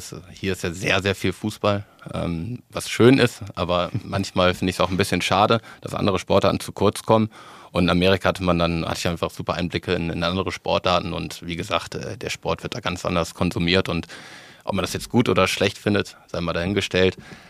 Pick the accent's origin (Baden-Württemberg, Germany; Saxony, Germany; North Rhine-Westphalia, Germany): North Rhine-Westphalia, Germany; Cologne; ich komme aus Köln